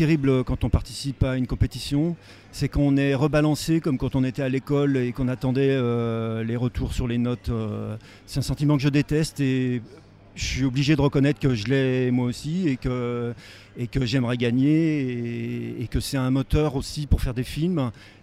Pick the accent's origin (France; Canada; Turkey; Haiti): France; Chambéry, Auvergne-Rhône-Alpes; born there; Moi, je suis né à Chambéry et j'ai longtemps passé mes vacances dans les montagnes environnantes.